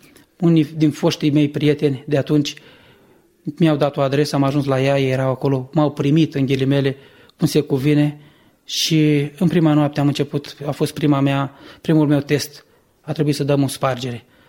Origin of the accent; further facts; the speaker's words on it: Bacău, Bacău County, Romania; și am 35 de ani, sunt din Bacău și m-am născut într-o familie creștin, tradițională, de cult tradițional